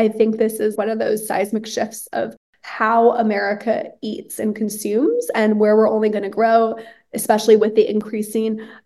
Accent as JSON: {"language": "English", "region": "Hawaii", "country": "United States", "tie": "born or raised there", "said": "I was born and raised in Hawaii. My mother is an immigrant from Iran."}